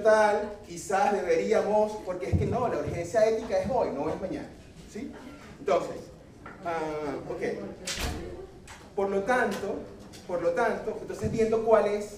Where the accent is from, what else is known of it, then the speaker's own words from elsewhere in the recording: Venezuela; soy venezolano.